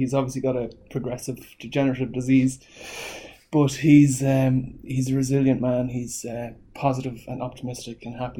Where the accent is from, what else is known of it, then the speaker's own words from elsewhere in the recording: Mullingar, Westmeath, Ireland; also born or lived in Dublin; Born in Dublin to two Dublin parents. I grew up in Mullingar and had a relatively normal childhood.